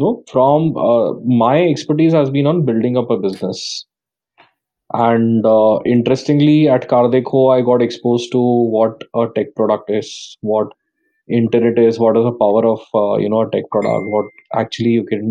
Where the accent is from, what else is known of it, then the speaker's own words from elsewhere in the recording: Jaipur, Rajasthan, India; I hail from Jaipur, did my schooling from St. Xavier's in Jaipur